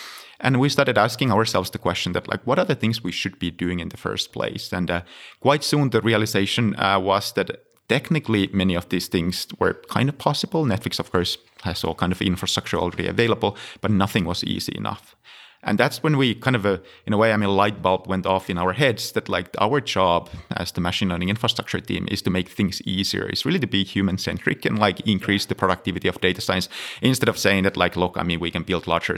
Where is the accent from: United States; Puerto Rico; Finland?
Finland; English is a second language; I'm originally from Finland, so I was working at University of Helsinki.